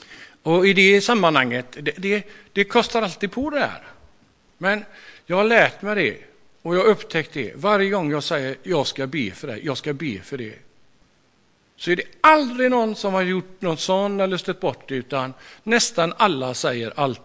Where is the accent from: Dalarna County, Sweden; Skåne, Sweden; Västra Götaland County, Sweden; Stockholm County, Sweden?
Västra Götaland County, Sweden; Lerum; Jag kommer från Lerum.